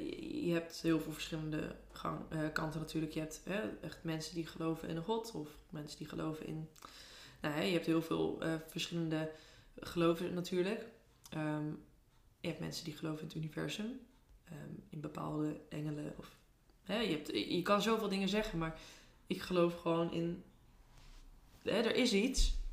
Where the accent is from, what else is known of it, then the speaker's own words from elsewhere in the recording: Utrecht, Netherlands; zeker nu hier in Drenthe, want hier zie je de sterren nog iets beter, zeg maar, dan waar ik eerst vandaan kwam. Ik kwam eerst uit Utrecht, zeg maar.